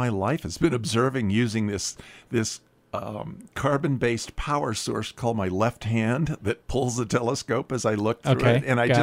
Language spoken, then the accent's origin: English; Boulder, Colorado, United States; also born or lived in Cambridge; I'm from Boulder side and did a little stint in Cambridge and came back home.